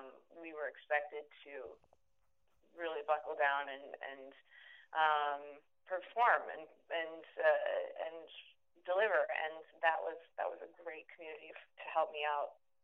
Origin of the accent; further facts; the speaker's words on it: Garner, Iowa, United States; It's Garner, Iowa. I was able to go back and film in my hometown, and that film is very close to my heart